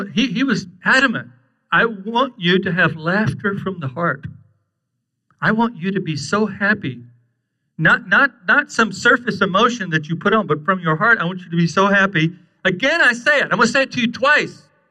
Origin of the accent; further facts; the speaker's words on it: Ireland; I'm not Greek. I'm Irish, so I don't know any of the Greek words, really.